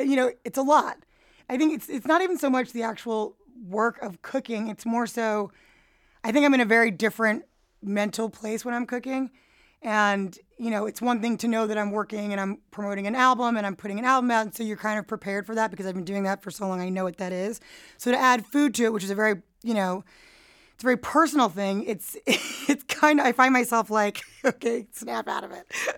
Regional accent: New York, United States; just being in New York is great. So it's kind of, you know, I mean, it is my hometown, it's my stomping ground.

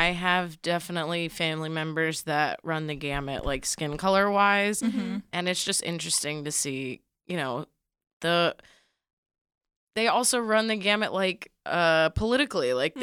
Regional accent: El Paso, Texas, United States; now in Los Angeles, United States; I grew up in El Paso, Texas.

